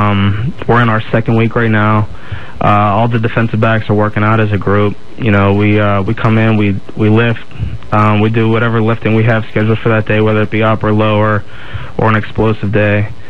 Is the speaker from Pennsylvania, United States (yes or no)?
yes; Pittsburgh, Pennsylvania, United States; It's kind of like almost playing them, you know, against my hometown team in Pittsburgh.